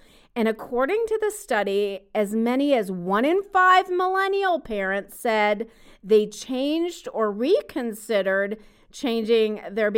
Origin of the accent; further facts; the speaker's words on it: New York, United States; As a New Yorker, I'm constantly trying to get my friends as excited about the name of our incredible anti-corruption attorney general candidate